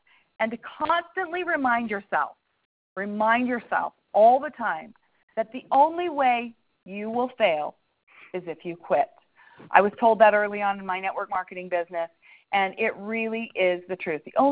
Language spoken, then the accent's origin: English; Utah, United States; And even growing up in Utah, you know, I think that we form certain ideas